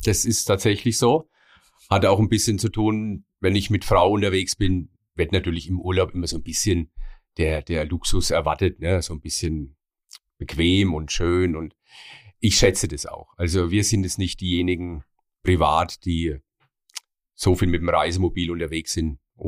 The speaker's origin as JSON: {"language": "German", "town": "Anshausen", "region": "Bavaria", "country": "Germany", "tie": "born or raised there", "lives_now": "Reiterswiesen, Germany", "said": "Natürlich, Anshausen, als gebürtiger Anshäuser, der da auch Fußball gespielt hat in der Jugend."}